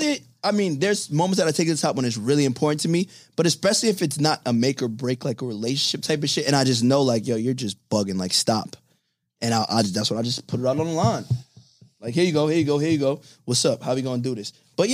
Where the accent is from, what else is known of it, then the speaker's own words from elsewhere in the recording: Clinton Hill, New York, United States; I'm from Clinton Hills.